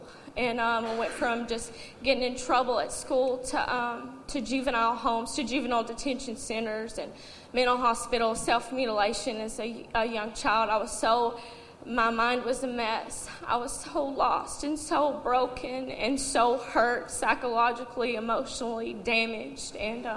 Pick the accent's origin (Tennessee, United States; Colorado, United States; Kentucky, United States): Tennessee, United States; I'm 24. I'm from Tennessee.